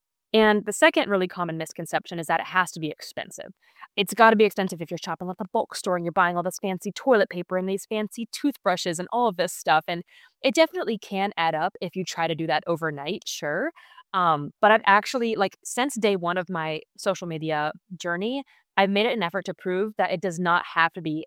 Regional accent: Ohio, United States; So I grew up in Ohio, very rural part of the country where really didn't have any air pollution

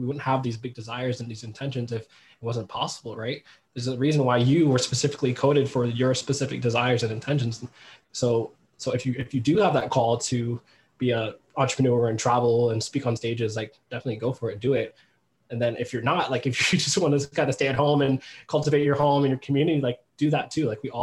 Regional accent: Silver Spring, Maryland, United States; I had been staying in Silver Spring, Maryland, back on the East Coast, like my hometown, for about 6 months.

